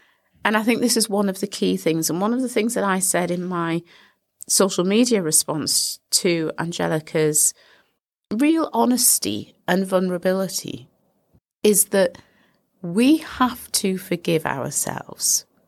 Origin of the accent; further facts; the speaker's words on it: United Kingdom; Angelica and I are 4 years apart in age. And so we grew up in Britain